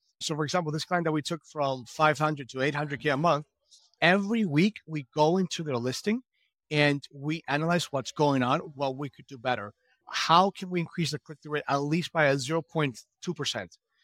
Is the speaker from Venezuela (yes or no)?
yes; Venezuela; English is a second language; I was doing law back in Venezuela. I'm from Venezuela.